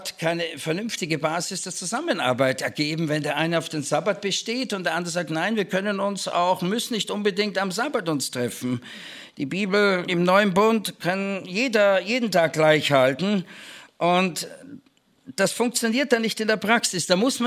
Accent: Austria; entschuldigt, wenn ich das als Österreicher

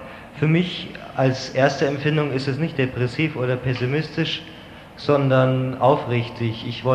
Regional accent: Munich, Bavaria, Germany; Ich komme aus München

